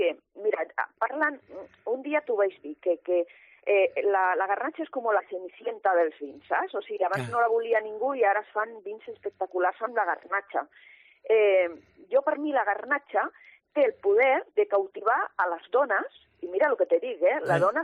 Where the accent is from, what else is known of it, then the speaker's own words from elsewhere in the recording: Aragon, Spain; el meu poble, o sigui, el Campo de Borja